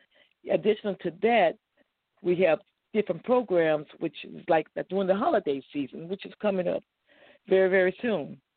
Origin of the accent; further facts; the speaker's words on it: Riviera Beach, Florida, United States; I was born and raised in Riviera Beach. I graduated from Palm Beach Gardens High School.